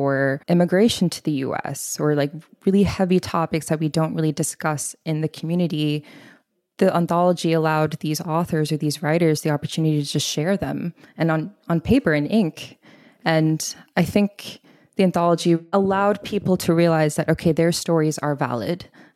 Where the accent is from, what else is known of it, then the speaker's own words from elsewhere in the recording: Bangkok, Thailand; moved away as an adult; also born or lived in Boston / Oxford; So I grew up in Bangkok, Thailand, lived there for 18 years and lived in a very Punjabi South Asian household. So grew up in a very multicultural, multilingual household already. Came to the US when I was 18 for college, Boston